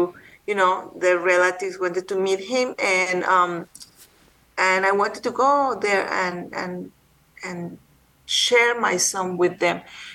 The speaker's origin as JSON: {"language": "English", "country": "Mexico", "tie": "born or raised there", "moved": "as an adult", "said": "Well, I was born in Mexico, and I lived in Mexico until I was 25 years old."}